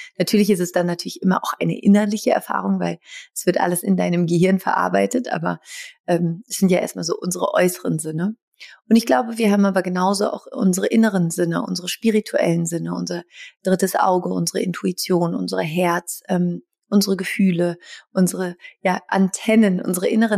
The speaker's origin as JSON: {"language": "German", "town": "Überlingen", "region": "Baden-Württemberg", "country": "Germany", "tie": "born there", "said": "geboren in Überlingen"}